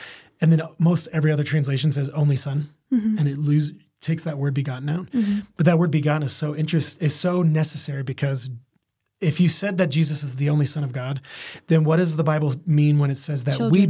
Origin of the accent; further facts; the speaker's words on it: Downey, California, United States; born there; I was born in Downey.